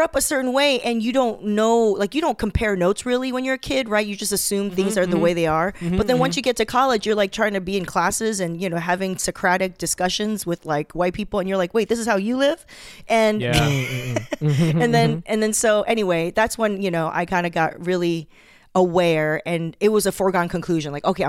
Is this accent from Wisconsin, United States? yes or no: no; Torrance, California, United States; I grew up in Torrance